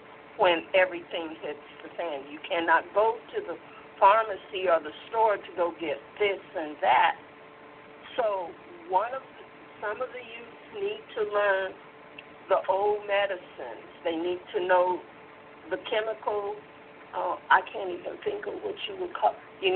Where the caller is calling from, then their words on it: California, United States; I'm calling from California.